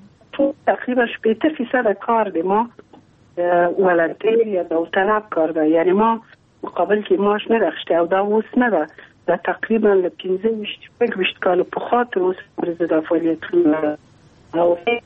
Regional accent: Nangarhar, Afghanistan; ما ته وویل چې ځکه چې مونږ دواړه د ننګرهار یو

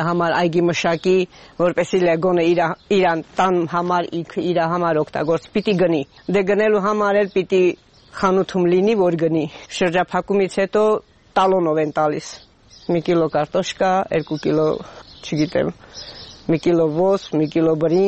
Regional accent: Nagorno-Karabakh, Azerbaijan; Ես ինքս արցախցի եմ, ճիշտ է, երկար ժամանակ է։

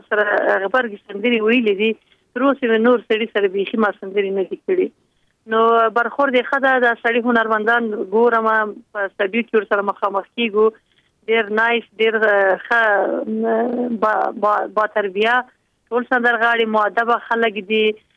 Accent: Kandahar, Afghanistan; زه د افغانستان نه د قندهار د سیمې یم. زه د قندهار په ښکلی تاریخي ښار کې زېږېدلی یم

